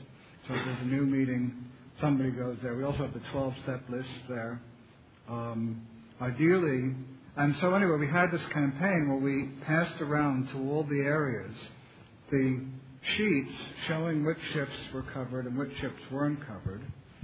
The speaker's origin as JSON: {"language": "English", "region": "London", "country": "United Kingdom", "said": "I'm an addict from London."}